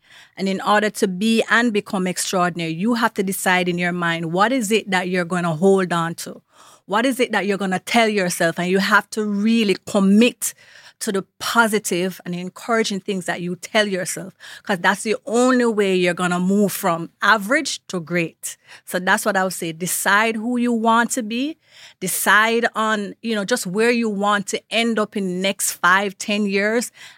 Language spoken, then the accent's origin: English; Kingston, Jamaica; Growing up in Kingston in Waterhouse, I had to decide.